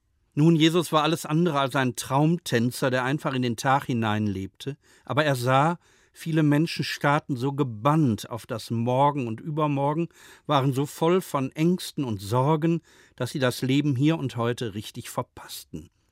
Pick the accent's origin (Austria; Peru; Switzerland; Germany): Germany; Aber ich bin halt ein Deutscher.